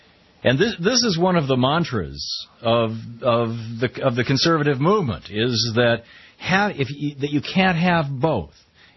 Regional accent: Lansing, Michigan, United States; I grew up in Lansing, Michigan, in a working class neighborhood, and many of my close friends, their parents worked at Oldsmobile

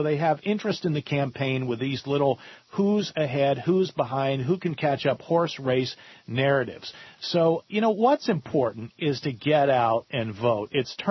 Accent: Portland, Oregon, United States; my hometown of Portland, Oregon, my town now.

